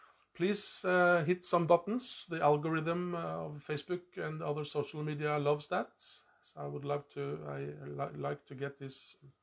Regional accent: Norway; English is a second language; Growing up in Norway with one TV channel and one radio channel, and we had like one radio show a week where we could listen to pop music.

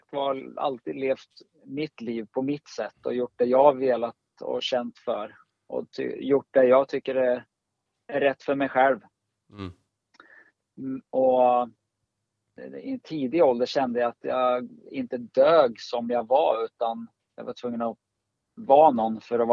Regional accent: Norrköping, Östergötland, Sweden; now in Falun, Sweden; Nej, jag är född och uppvuxen i Norrköping.

